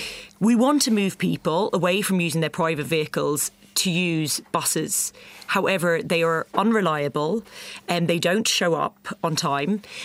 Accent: London, United Kingdom; I grew up in London, where there was a swimming pool within 10 minutes walk of every home.

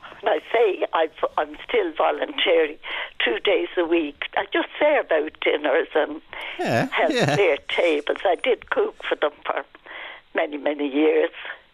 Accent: Inchicore, Leinster, Ireland; Do you ever hear? I came from Inchicore.

